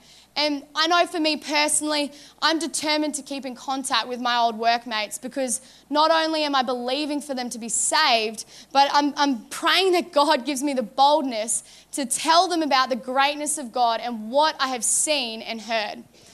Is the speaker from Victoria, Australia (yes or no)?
no; Brisbane, Queensland, Australia; now in Gold Coast, Australia; And I remember I moved from Brisbane to the Gold Coast with my family after I finished school.